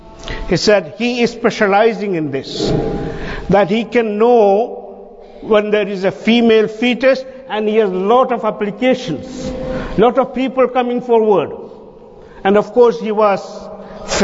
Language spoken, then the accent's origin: English; India; I come from India